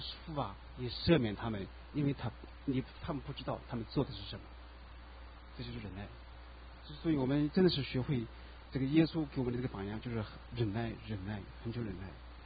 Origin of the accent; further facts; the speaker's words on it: China; now in United States; 我们中国人从大陆来的，这个 risk tolerance 这个比较低哈